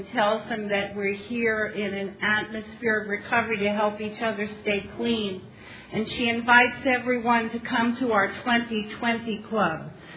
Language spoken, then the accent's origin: English; Florida, United States; I'm an addict from South Florida.